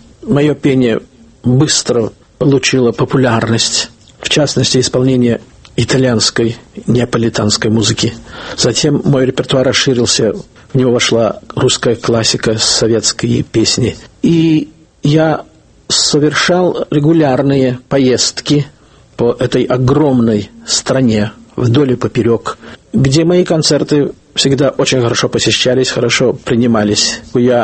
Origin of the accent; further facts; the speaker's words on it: Riga, Latvia; moved away; Я уроженец Латвии, городочек, в прошлом село Берспилс. В пятилетнем возрасте семья переехала в Ригу.